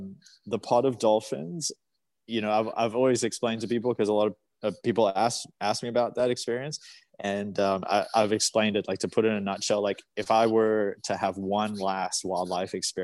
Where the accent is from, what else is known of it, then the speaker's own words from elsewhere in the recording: Canada; I'm from Canada, but I don't live there.